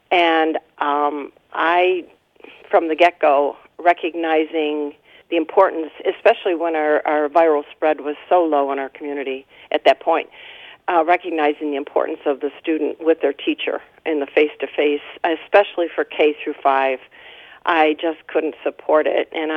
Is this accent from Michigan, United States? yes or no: yes; Port Huron, Michigan, United States; I grew up in Port Huron. I was educated by the Port Huron Schools